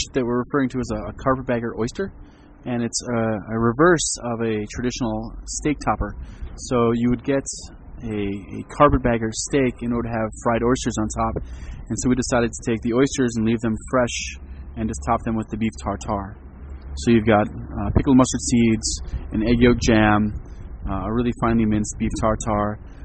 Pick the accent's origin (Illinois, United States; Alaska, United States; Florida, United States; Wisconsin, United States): Illinois, United States; Riverside; I came from Riverside, Illinois. I cooked in Chicago, went to school at Johnson & Wales in Providence, Rhode Island, moved to New York for a handful of years